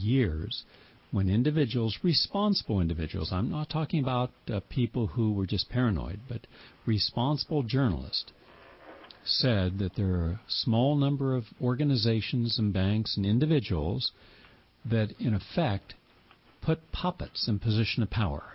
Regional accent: the South, United States; I'm from the South, and I like that kind of southern sensibility he brings.

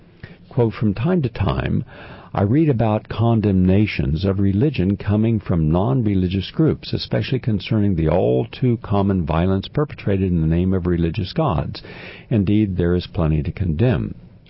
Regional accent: the South, United States; I come from the South. I come from a religious conservative, politically conservative community where people pride themselves, at least in the town where I grew up, of being good Christians.

